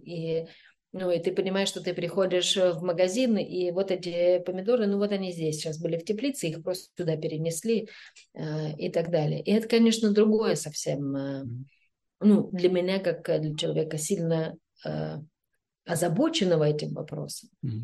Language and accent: Russian; Smolensk, Smolensk Oblast, Russia; also born or lived in Khanty-Mansiysk / Kazan; То есть я сама из Смоленска, мой муж из Тобольска, потом мы 10 лет жили в Ханты-Мансийске, это север, потом мы жили, ну, 10 лет в Казани.